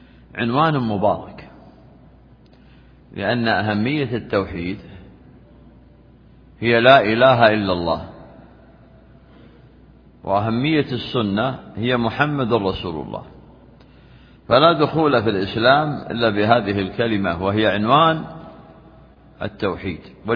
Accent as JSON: {"language": "Arabic", "country": "Saudi Arabia", "said": "بلادنا المملكة العربية السعودية"}